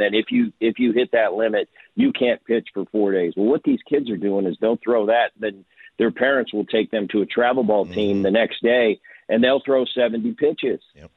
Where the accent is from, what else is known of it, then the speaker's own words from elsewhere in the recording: New Jersey, United States; Well, I grew up in New Jersey. It's absolutely sherbet there.